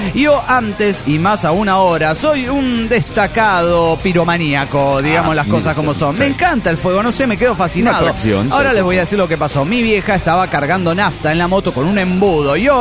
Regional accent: San Juan, Argentina; also born or lived in Piura, Peru; now in Neuquén, Argentina; en aquel entonces estaba en Piura, Perú. Después volví a mi tierra natal, San Juan, Argentina. Y ahora estoy viviendo en Neuquén.

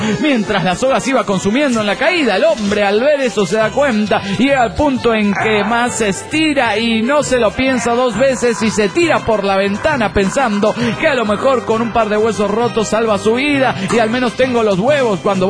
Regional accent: Monterrey, Nuevo León, Mexico; de Monterrey, Nuevo León, México.

